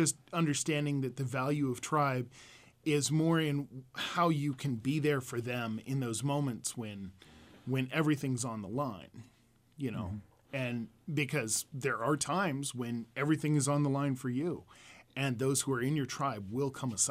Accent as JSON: {"language": "English", "town": "Spokane", "region": "Washington", "country": "United States", "tie": "born or raised there", "said": "My Native experience, I grew up around the Spokane area."}